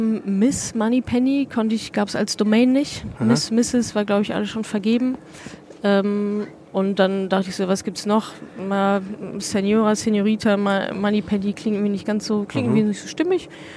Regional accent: North Rhine-Westphalia, Germany; mentalitätsmäßig ich bin schon viel Ruhrgebiet

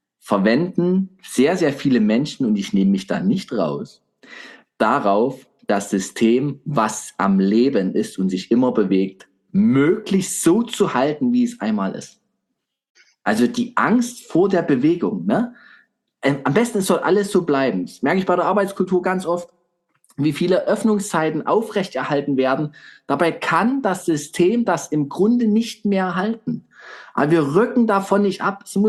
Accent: Germany; aber ich bin ja selber Deutscher. Ich sag, wir Deutschen, wir machen ganz häufig Dinge, die so auf die Unendlichkeit ausgerichtet sind.

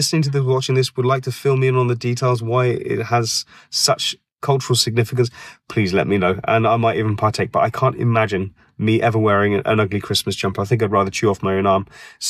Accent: United Kingdom; That's give or take my list of where I stop being British.

